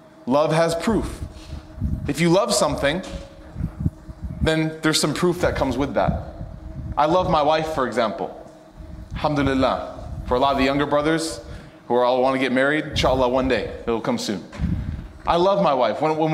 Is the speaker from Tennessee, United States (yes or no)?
yes; Knoxville, Tennessee, United States; whether it's my hometown in Knoxville